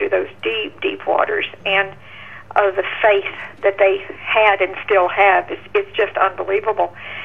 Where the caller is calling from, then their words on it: Atlanta, Georgia, United States; Atlanta, Georgia.